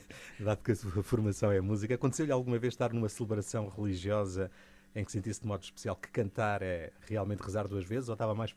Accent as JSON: {"language": "Portuguese", "country": "Cape Verde", "said": "Veja aqui que esteve em Cabo Verde, que é a minha terra de origem."}